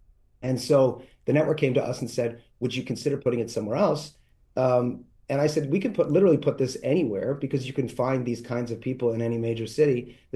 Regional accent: Philadelphia, Pennsylvania, United States; In fact, that house that I grew up in South Philly served as my house that I grew up in the television show.

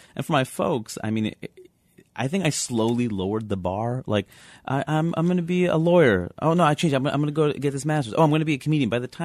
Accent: Queens, New York, United States; I grew up in Queens, New York, which is the most diverse place in the world.

